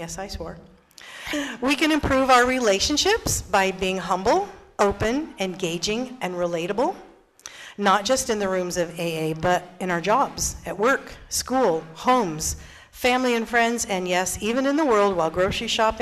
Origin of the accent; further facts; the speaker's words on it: Fair Oaks, California, United States; I'm an alcoholic from Fair Oaks, California.